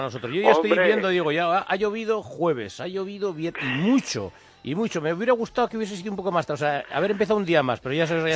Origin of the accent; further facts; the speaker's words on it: Sestao, Basque Country, Spain; es que yo soy el …